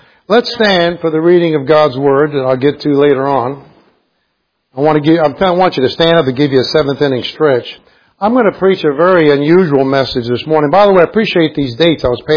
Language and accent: English; New York City, New York, United States; And I'm from the North. I'm from New York City. And I'm a ex-Catholic.